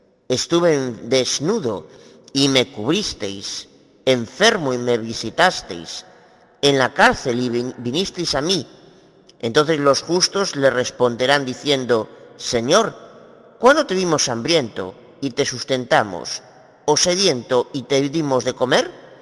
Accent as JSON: {"language": "Spanish", "region": "Galicia", "country": "Spain", "said": "de Galicia."}